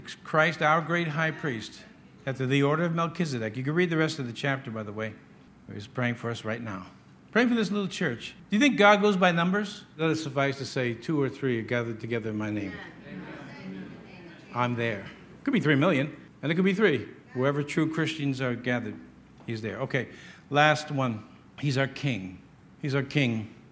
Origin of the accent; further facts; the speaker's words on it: New York, United States; But as a New Yorker, native New Yorker, when you're going against the flow, boom, people are bumping into you.